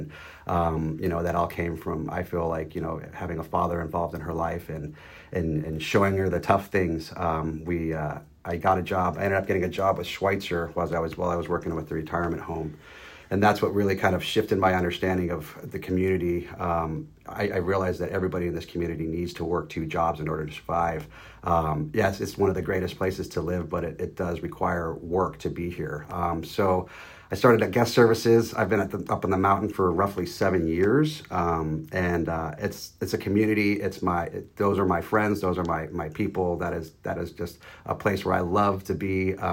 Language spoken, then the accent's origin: English; Denver, Colorado, United States; now in Sandpoint, United States; So I moved to Sandpoint in 2017 in order to co-parent my daughter. I'm originally from Denver, Colorado.